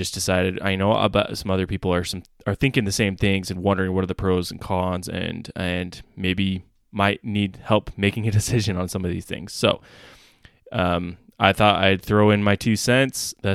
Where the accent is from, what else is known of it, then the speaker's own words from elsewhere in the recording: Utah, United States; And I know growing up in Utah, there's just public land everywhere.